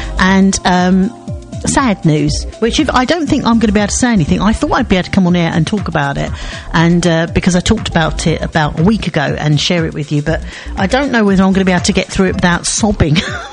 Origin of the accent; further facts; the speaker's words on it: Seven Kings, London, United Kingdom; I came from Seven Kings, and it was quite, you know, it wasn't really